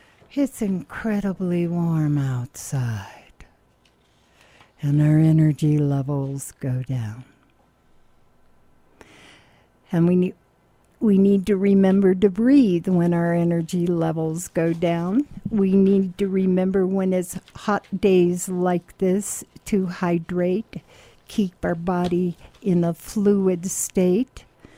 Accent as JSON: {"language": "English", "town": "Pacific Grove", "region": "California", "country": "United States", "said": "And I'm from Pacific Grove. Before I moved here from the Monterey Peninsula, I lived in Pacific Grove. And I lived down about a mile from Lover's Point, where his plane crashed."}